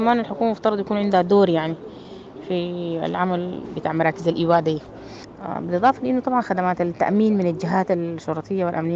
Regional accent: Sudan; ودي طبعا زادة يعني إحنا من قيمنا كسودانيين.

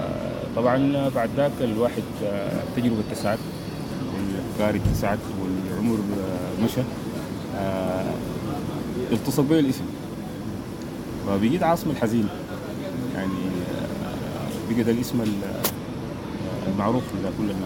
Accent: Khartoum, Sudan; من أب وأم داركوريين، ولدت في الخرطوم مطلع السبعينات، ونشأت وترعرعت في حي الشجرة، ومن ثم انتقلنا لجبرة. درست مراحل دراسية كلها في الخرطوم،

